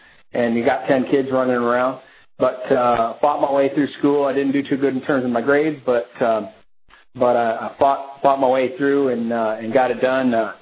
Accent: Flint, Michigan, United States; But I grew up in Flint, Michigan. I come from 10 kids.

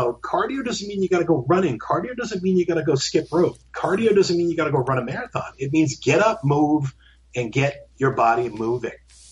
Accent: Massachusetts, United States; I grew up in Massachusetts, you know, where your dad grew up, and we used to have to pass.

